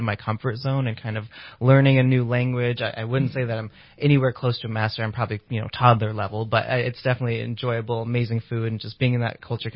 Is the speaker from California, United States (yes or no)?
yes; Bishop, California, United States; born there; also born or lived in Redding; So I was born down in Bishop, California, moved up to Redding, and went to Shasta College.